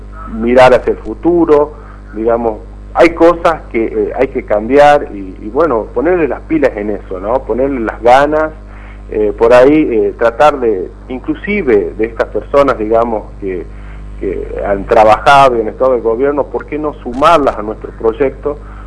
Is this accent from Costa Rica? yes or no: no; Tafí Viejo, Tucumán, Argentina; Estoy a 3 cuadras del pasaje Ricardo Balbín. Ahí, bueno, ahí me crié, ahí vivo